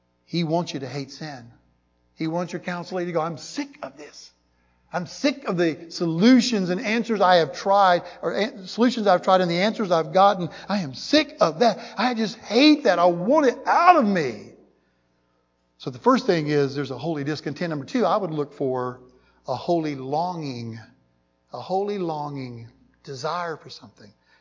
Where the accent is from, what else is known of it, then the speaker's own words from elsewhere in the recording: Georgia, United States; I know I'm from Georgia. Only my South Carolina brothers and sisters back there really get what I'm saying.